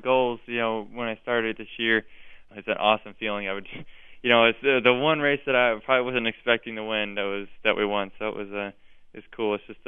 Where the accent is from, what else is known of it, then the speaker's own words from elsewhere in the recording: Connecticut, United States; born there; You know, I was born in Connecticut, so to get your first win there with you know, your family and friends around is really neat.